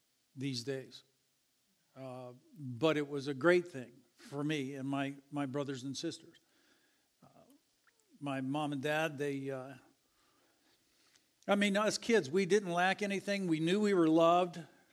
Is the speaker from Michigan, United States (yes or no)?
yes; Ann Arbor, Michigan, United States; I grew up in Ann Arbor, Michigan. I grew up in a great home.